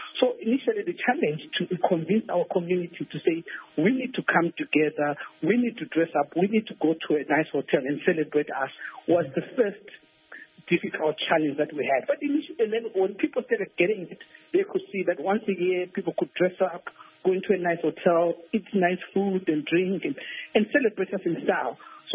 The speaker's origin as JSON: {"language": "English", "country": "Zimbabwe", "said": "I was here in the UK, and sometimes some of my fellow countrymen would hide that they are Zimbabweans."}